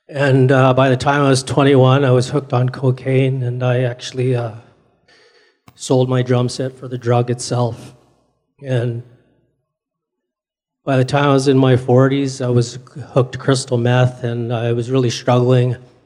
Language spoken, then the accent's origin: English; Burlington, Ontario, Canada; I grew up in Burlington, Ontario, just outside of Toronto. I grew up in a really fast-paced environment. My family was pretty wealthy when I was growing up